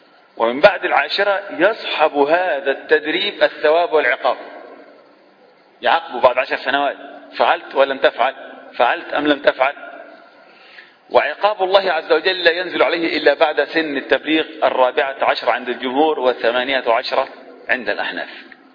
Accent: Egypt; يعني غالب الناس عندنا في مصر بالذات تحرم من بيتها وتخرج من بيتها

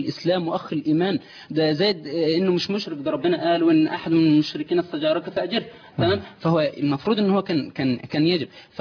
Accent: Egypt; ان احنا نتحرك كمصريين

